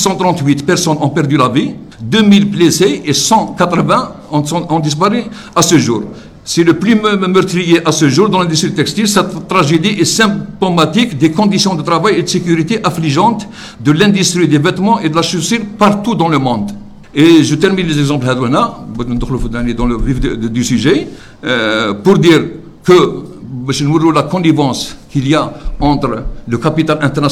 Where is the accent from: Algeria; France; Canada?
Algeria; Et c'est pour ça que chez nous, en Algérie, pourquoi je dis ça quand même, j'arrive chez nous